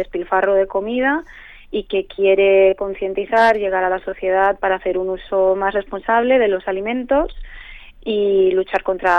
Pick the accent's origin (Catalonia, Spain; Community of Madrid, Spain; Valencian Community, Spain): Catalonia, Spain; Barcelona; Yo soy de Barcelona, de Cataluña.